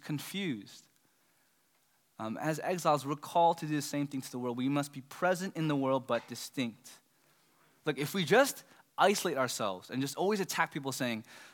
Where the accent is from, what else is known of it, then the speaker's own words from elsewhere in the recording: California, United States; when I'm in New York, people know I'm from California.